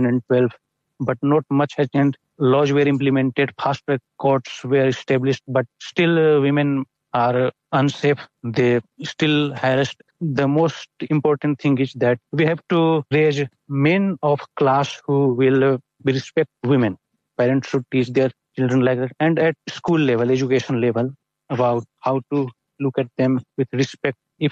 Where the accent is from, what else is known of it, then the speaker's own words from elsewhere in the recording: Jharkhand, India; My home state, Jharkhand